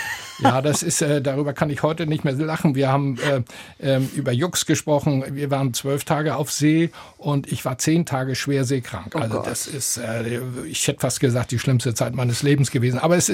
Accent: Hamburg, Germany; die es nach dem letzten Krieg nach Hamburg verschlagen hat. Und da bin ich auf der Elbinsel Finkenwerder aufgewachsen, bin dort zur Schule gegangen und habe dann angefangen, in Hamburg zu studieren

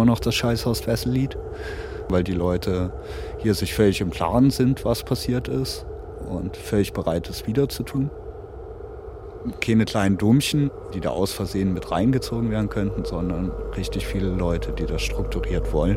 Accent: Saxony, Germany; 1,5 Kilometer von dem Ort, wo ich aufgewachsen bin.

